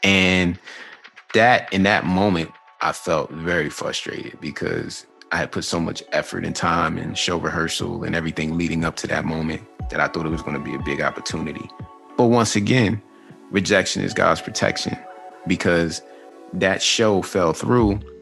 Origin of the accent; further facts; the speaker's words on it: Queens, New York, United States; I'm from Queens originally.